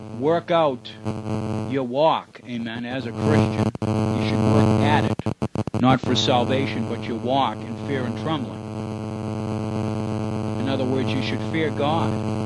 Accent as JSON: {"language": "English", "country": "United States", "said": "I'm glad that I'm an American, amen."}